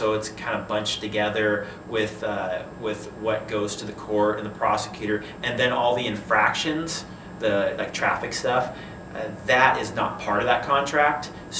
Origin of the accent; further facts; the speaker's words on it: Spokane, Washington, United States; I am originally from Spokane, been here most of my life.